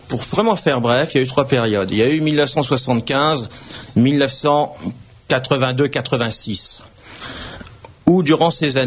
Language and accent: French; France; Nous en avons nous-mêmes, en tant que Français, bien profité de son vivant.